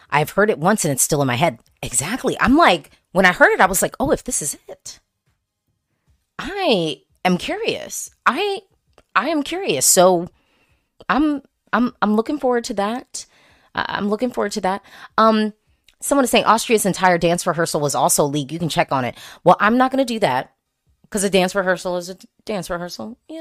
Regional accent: United States; Again, I am not Norwegian. I'm American, third party, non-involved, except for my rest of the world vote.

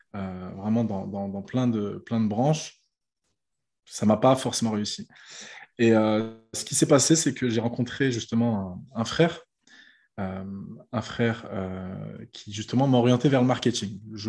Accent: Paris, Île-de-France, France; je suis né à Paris, donc dans le 20e arrondissement à Porte de Bagnolet. J'ai grandi là-bas, donc j'ai fait toutes mes classes scolaires là-bas.

